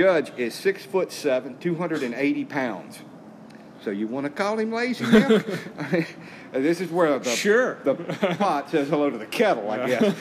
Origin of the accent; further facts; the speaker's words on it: United States; Well, I'm sorry. I'm an American.